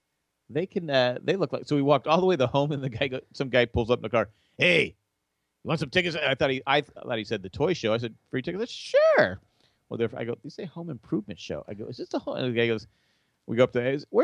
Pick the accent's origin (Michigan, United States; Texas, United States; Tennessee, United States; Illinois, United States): Illinois, United States; I do, and I'm from Illinois.